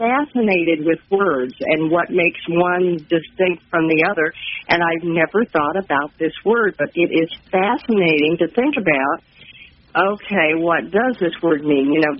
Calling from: Kansas City, Missouri, United States; Hi, this is … I'm calling from South Kansas City.

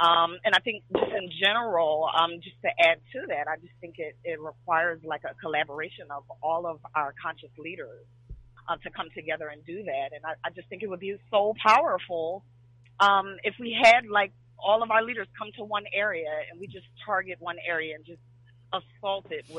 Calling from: Greensboro, North Carolina, United States; I'm calling from the Greensboro, North Carolina area.

